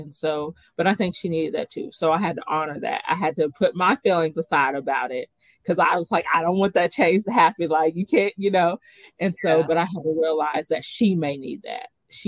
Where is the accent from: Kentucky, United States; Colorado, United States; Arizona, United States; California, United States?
Kentucky, United States; Somerset; now in Bowling Green, United States; So I didn't grow up in Bowling Green. So when I moved here, it was a different world. I moved here from Somerset, Kentucky.